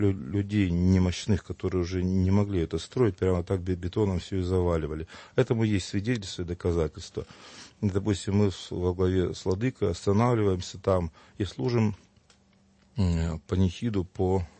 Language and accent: Russian; Uglich, Yaroslavl Oblast, Russia; я из Углича